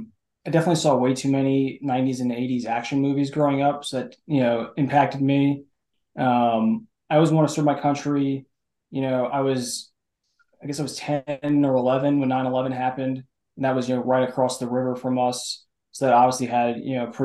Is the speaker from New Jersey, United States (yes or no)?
yes; New Jersey, United States; So I am from Northern New Jersey. So that definitely has an impact.